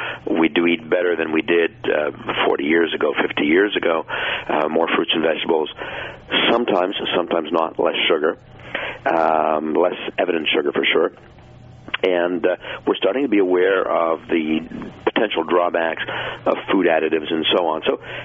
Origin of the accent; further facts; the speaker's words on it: Canada; average American or Canadian, I'm from Canada